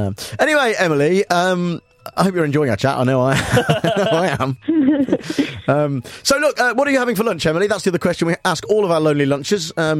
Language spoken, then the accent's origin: English; Nuneaton, West Midlands, United Kingdom; my hometown of Nuneaton